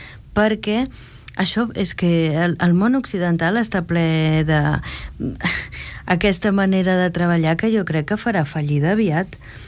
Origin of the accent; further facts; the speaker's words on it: Canada; Jo vinc del Canadà, on tot està encara una mica més automatitzat que aquí, diria.